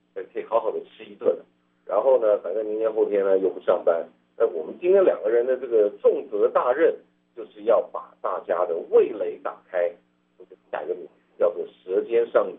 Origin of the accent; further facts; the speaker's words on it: Taiwan; 我成长在台湾，成长在台湾有一个很特殊的一个，可能是历史背景造成的